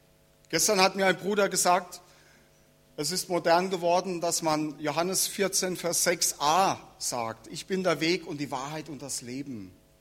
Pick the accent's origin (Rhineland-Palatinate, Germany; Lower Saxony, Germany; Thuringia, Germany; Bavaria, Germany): Bavaria, Germany; Munich; wurde ja schon erwähnt. Ich komme aus München.